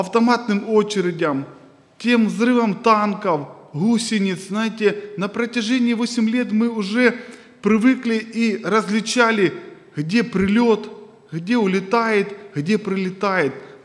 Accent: Eastern Ukraine, Ukraine; moved away; мы приехали с семьей из Восточной Украины. И так сложилось географически, что мы жили, кто может знает, такие есть города, Донецк, Макеевка

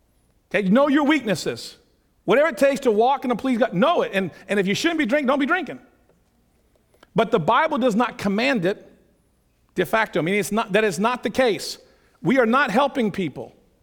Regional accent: Pennsylvania, United States; now in California, United States; And we go in, and our family, we come from Pennsylvania, where things are a little bit more strict, let's say. Now we're in California.

